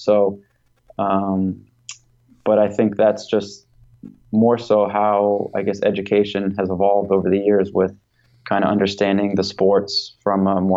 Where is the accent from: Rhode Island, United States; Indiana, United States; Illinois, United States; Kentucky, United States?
Rhode Island, United States; I grew up in Rhode Island. I grew up as a soccer player, and then I went to college at Quinnipiac University in Connecticut.